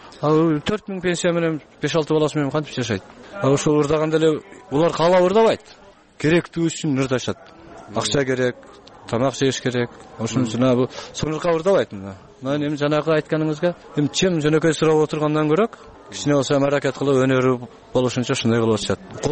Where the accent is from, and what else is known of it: Arpatektir, Osh Region, Kyrgyzstan; born there